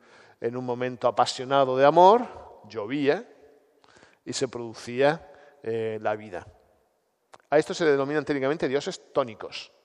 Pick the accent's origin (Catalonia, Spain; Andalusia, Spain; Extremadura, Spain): Andalusia, Spain; Los que somos de Andalucía estamos muy acostumbrados a esto, ¿no?